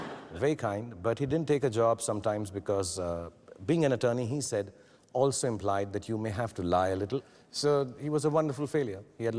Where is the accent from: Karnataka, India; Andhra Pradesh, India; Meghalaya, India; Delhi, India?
Delhi, India; born there; Yeah, I was born in Delhi.